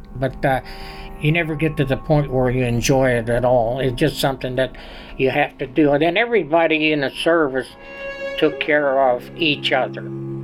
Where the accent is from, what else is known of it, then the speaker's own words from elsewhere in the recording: Ellwood City, Pennsylvania, United States; I'm from Elwood City, Pennsylvania.